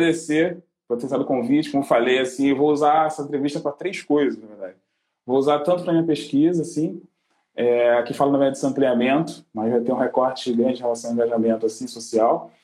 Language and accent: Portuguese; Rio de Janeiro, Brazil; Bangu. Na real, nasci na Zona Oeste, né? Oeste do Bangu ali.